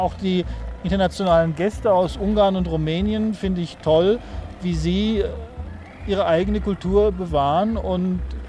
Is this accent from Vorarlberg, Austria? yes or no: no; Vienna, Austria; ich komme aus Wien von der österreichischen Landsmannschaft.